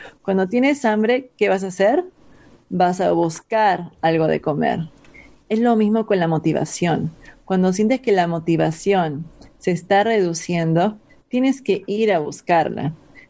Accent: Peru; yo soy de Perú y yo he sido criada con papa y arroz mezclado y carne

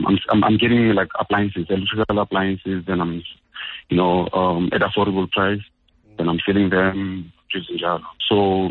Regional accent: London, United Kingdom; I'm from London

